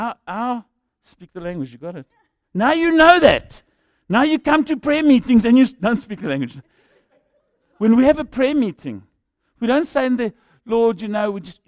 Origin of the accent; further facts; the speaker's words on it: Secunda, Mpumalanga, South Africa; Now, if I'm from Secunda and I say this is a small town, you know, one horse down, sold a horse years ago.